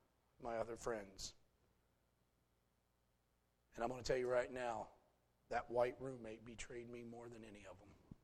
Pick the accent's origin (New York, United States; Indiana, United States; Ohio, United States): Ohio, United States; I grew up here in Morrow County for the most part.